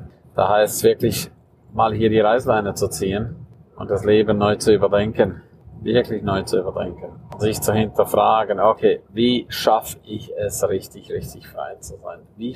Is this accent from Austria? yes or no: no; St. Moritz, Graubünden, Switzerland; Ich liebe es einfach in meiner Heimat, St. Moritz, Menschen hochzuholen